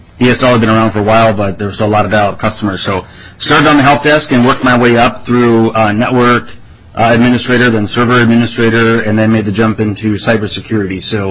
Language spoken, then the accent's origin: English; Albertville, Minnesota, United States; I am from the Albertville-St. Michael area, just up 94. Just outside of the Twin Cities